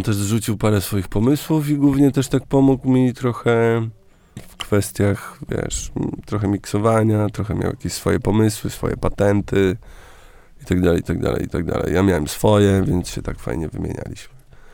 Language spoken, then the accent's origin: Polish; Warsaw, Masovian Voivodeship, Poland; u nas w Warszawie na Pradze